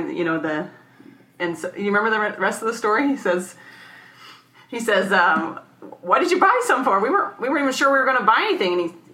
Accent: Iowa, United States; Well, I know that the farm where I grew up in Guthrie County that he's talking about is, I guess it's considered an oak savanna

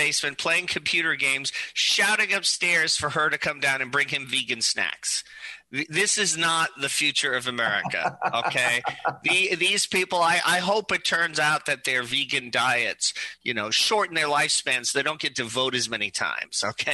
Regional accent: Astoria, New York, United States; I'm from Astoria, Queens, like you, so it makes me sort of a realist

